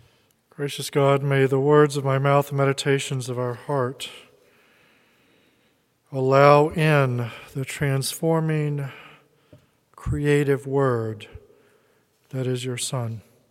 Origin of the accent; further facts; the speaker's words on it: the South, United States; And as I grew up in the South and was in the U.S., certainly grew up in the U.S. version of the race conflicts that beset our country.